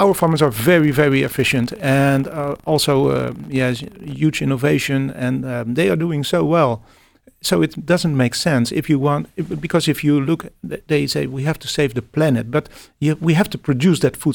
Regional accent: Netherlands; I'm from the Netherlands

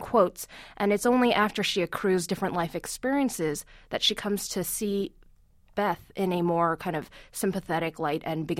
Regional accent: Queens, New York, United States; When I was growing up in Queens, my parents and I, we never really saw things on the same level.

